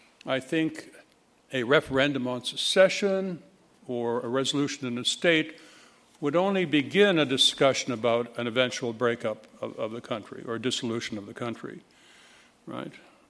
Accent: Virginia, United States; Now, I'm from Virginia, and I think Virginia, for example, had a right to secede in 1861.

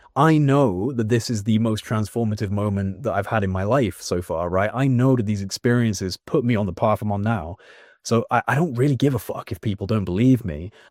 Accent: England, United Kingdom; I barely know what that means because I'm English

